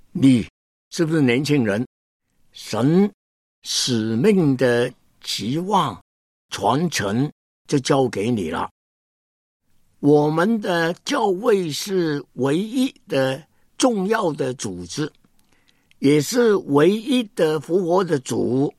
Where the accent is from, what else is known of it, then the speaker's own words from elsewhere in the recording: China; 叫我不要忘记我是一个中国人，要爱我的同胞